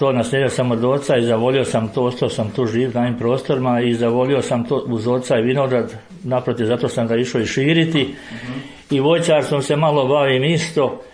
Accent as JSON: {"language": "Croatian", "town": "Starci", "country": "Croatia", "tie": "born or raised there", "said": "iz Starog Petrovog sela, inače rodom iz mjesta Starci."}